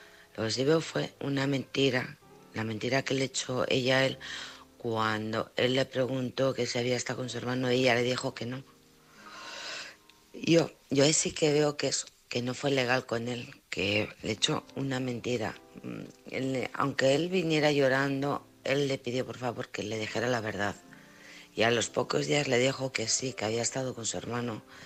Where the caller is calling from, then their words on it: Alcorcón, Community of Madrid, Spain; de Alcorcón.